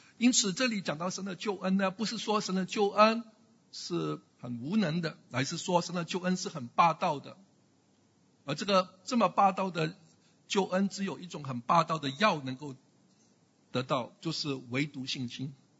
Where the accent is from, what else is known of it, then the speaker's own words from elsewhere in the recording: Guangdong, China; 我们广东人煮菜最喜欢加盐加醋